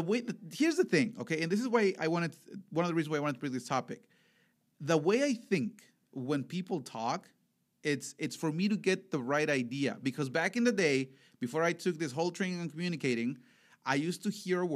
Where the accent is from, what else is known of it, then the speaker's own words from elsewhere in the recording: Veracruz, Mexico; I am from Veracruz, which is, okay, so everybody asks me, oh, where is that? What part of Mexico is that?